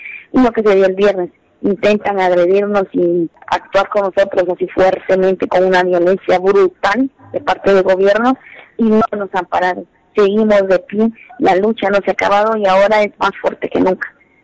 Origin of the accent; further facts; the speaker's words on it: Guatemala; porque creemos que todos somos guatemaltecos